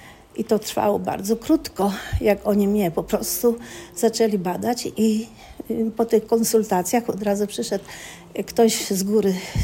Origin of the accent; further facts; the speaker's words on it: Przemyśl, Subcarpathian Voivodeship, Poland; pochodzę z Przemyśla, z przepięknego miasta.